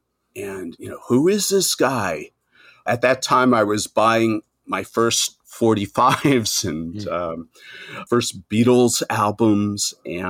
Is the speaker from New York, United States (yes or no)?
yes; New York, United States; born there; also born or lived in Manhattan; I was born outside of New York in Nassau County, the first ring of suburbs. But I've been living in Manhattan for 40 plus years now.